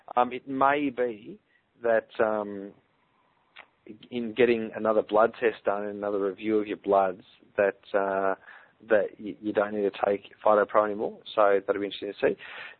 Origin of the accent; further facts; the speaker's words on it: Balclutha, Otago, New Zealand; We are from Balclutha, the bottom of the South Island, a bit far away for us